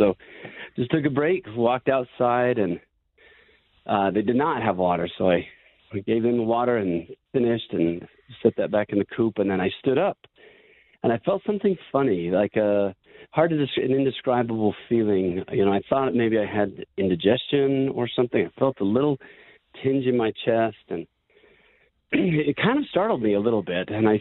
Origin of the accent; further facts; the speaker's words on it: Utah, United States; I take a lot of pride in saying that I'm a fifth-generation Utahan. I love Utah. I come from Pioneer Stock on both my mother and father's side. My mother lives on the same block in Spanish Fork that my family first moved to.